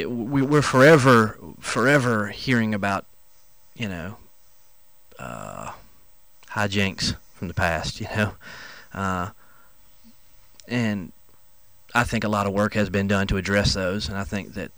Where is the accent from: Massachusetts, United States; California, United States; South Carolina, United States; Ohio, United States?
South Carolina, United States; Abbeville; I'm from Abbeville